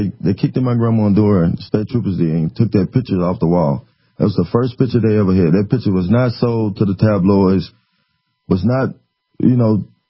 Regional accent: Little Rock, Arkansas, United States; No, I was raised in Little Rock. I went to McClellan High School off God Springs in Little Rock.

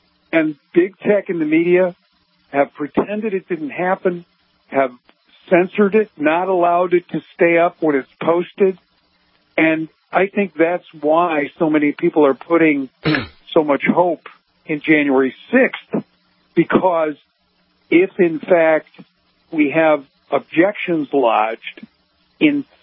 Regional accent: United States; And we, as American people, are the victims of psyops.

